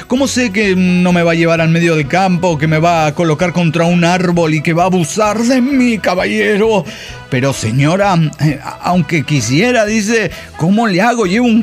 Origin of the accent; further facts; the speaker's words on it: Cochabamba, Bolivia; de Cochabamba, Bolivia.